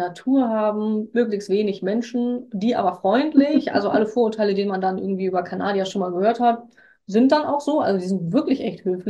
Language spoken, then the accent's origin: German; Hamburg, Germany; Naja, also als Hamburger, ich bin also ein Hamburger Urgestein